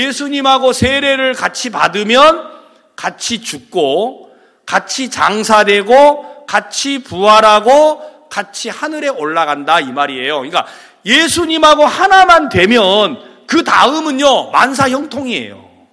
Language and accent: Korean; South Korea; 우리는 유태인이 아니에요. 우리는 이방인이에요. 한국 사람이다.